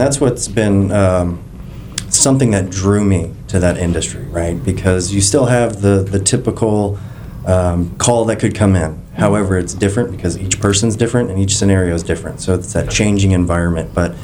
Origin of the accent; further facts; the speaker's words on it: Clearwater, Florida, United States; a 36-year-old second-generation Clearwater native.